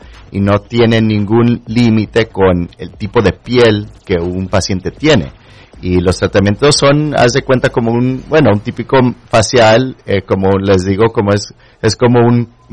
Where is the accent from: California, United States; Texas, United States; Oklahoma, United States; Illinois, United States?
Texas, United States; also born or lived in Indiana / Florida; Soy de Texas, originalmente, el sur de Texas. Y luego estudié en la Universidad de Notre Dame en Indiana, y luego hice escuela de medicina en Texas otra vez, y luego hice todas las residencias en la Florida.